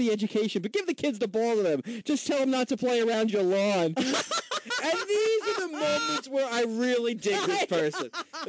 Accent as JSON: {"language": "English", "country": "United States", "said": "Babe, I'm an American."}